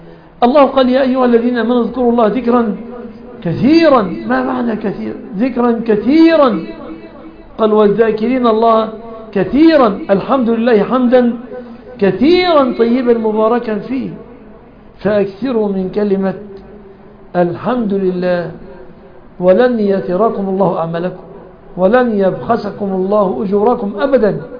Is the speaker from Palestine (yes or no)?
no; Egypt; يعني عندنا في مصر يسموه غرغرينة